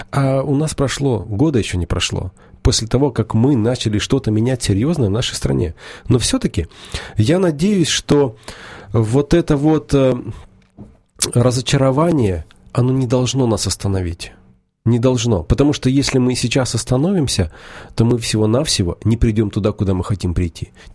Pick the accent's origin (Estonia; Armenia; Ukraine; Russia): Ukraine; я лично очень горжусь, что я украинец.